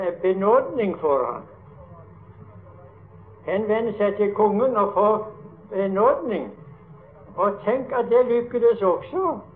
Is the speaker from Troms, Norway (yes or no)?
no; Sør-Audnedal, Agder, Norway; Jeg husker som barn hjemme i Sør-Audendal